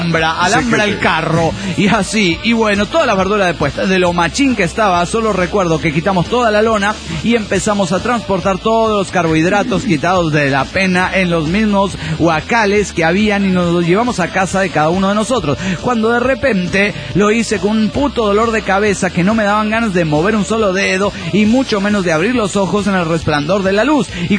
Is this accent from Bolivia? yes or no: yes; Cochabamba, Bolivia; de Cochabamba, Bolivia.